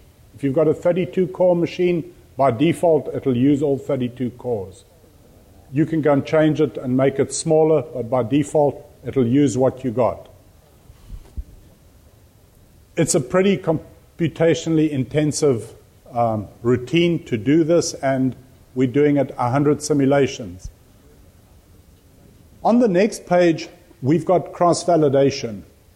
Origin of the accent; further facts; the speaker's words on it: South Africa; accent: South African; I worked with rainfall data in South Africa. You can, yeah, I've got an accent. That's where my accent is from.